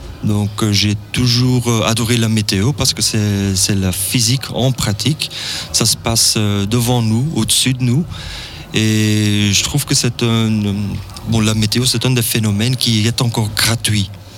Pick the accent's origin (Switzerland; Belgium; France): Belgium; je suis météorologue, je viens de la Belgique et je passe mes vacances ici au Pays d'en Haut.